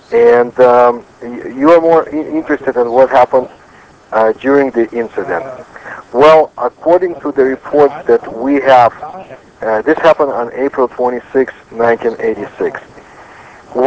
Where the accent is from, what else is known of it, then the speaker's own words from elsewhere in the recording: Ukraine; born there; accent: Ukrainian; English is a second language; Well, actually, I was born in Ukraine, in the Soviet Union. And my accent, I think, is more Ukrainian than any.